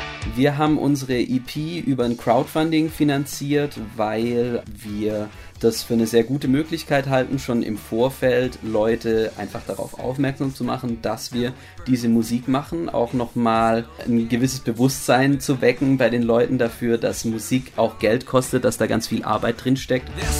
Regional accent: Baden-Württemberg, Germany; Ludwigsburg selber ist zwar mit 90.000 Einwohnern relativ groß, aber wir kommen ursprünglich tatsächlich aus dem Umland und eben aus kleinen Dörfern mit irgendwie 8.000 Einwohnern.

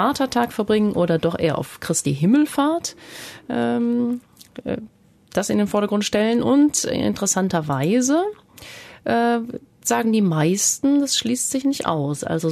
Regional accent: West Germany, Germany; ich komme aus Westdeutschland.

